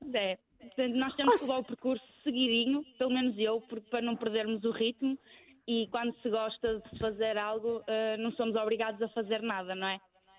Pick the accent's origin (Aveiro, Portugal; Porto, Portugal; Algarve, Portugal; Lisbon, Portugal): Porto, Portugal; Vila Nova de Gaia; Eu ainda por cima sou de Vila Nova de Gaia, faço o percurso Braga-Gaia, Gaia-Braga todos os dias